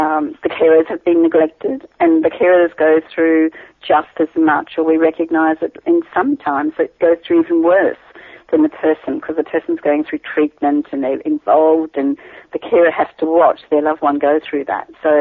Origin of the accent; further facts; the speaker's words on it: Atherton, Queensland, Australia; now in Cairns, Australia; now I live in Cairns. And it's my home country because I come from Atherton.